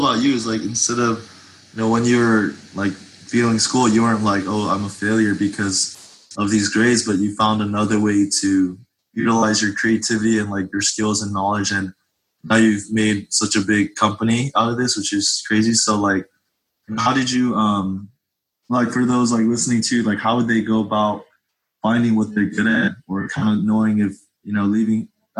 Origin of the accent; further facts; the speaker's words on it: United States; because I'm Korean, I'm Korean American, but like growing up as an Asian